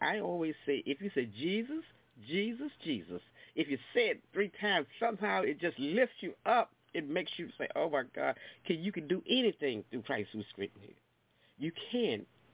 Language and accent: English; the South, United States; now in New York, United States; I was born and raised in the South, so we all had to go to church.